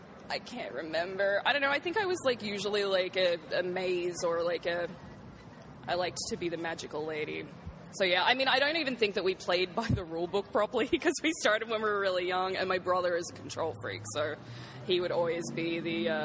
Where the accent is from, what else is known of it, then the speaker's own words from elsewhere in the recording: Sydney, New South Wales, Australia; now in Los Angeles, United States; I'm originally from Sydney, but I live in L.A. now.